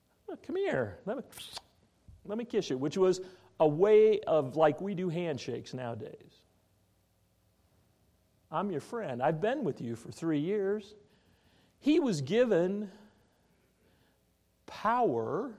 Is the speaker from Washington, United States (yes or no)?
yes; Spokane, Washington, United States; I grew up in Spokane, and we get snow and we get lightning in the summer, but never snow and lightning at the same time.